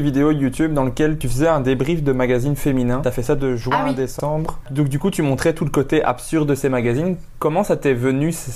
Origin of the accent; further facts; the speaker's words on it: Belgium; Chez nous, en Belgique, c'est si t'arrives à jouer tous les soirs une fois